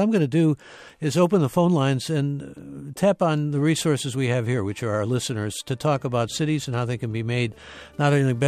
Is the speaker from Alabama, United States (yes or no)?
no; Cleveland, Ohio, United States; on the other side of the tracks from where I grew up in Cleveland, Shaker Heights, for example.